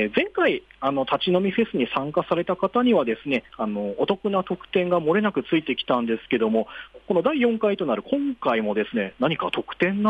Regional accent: Kyushu, Japan; 私、ちょっと九州出身なので、もつ大好きなんでございますけどもね

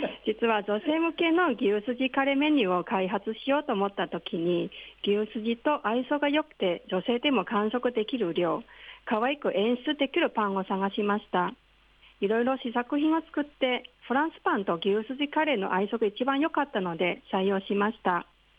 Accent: Hong Kong; Japanese is a second language; now in Japan; 私は香港出身で、20年以上日本の方々にたくさんの世話になりました。

